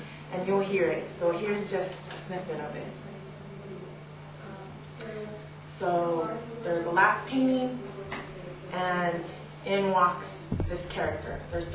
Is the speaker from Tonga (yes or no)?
yes; Nuku'alofa, Tongatapu, Tonga; born there; I was born in Nuku'alofa Tonga, which is part of the Polynesian Islands in the Pacific Ocean.